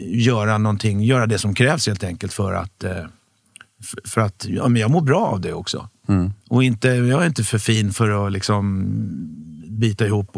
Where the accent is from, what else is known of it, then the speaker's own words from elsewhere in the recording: Huddinge, Stockholm County, Sweden; Ja, jag växte upp i Huddinge, i Segeltorp.